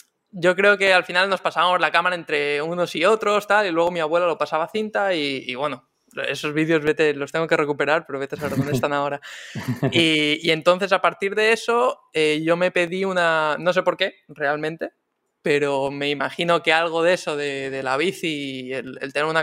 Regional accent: Palma de Mallorca, Balearic Islands, Spain; born there; nací en Palma de Mallorca

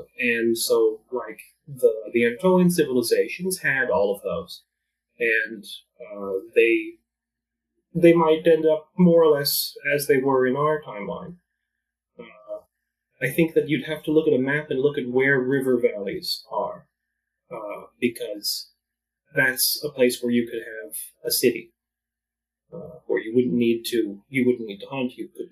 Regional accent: Montana, United States; I grew up in Montana, and it reminds me a lot of that area.

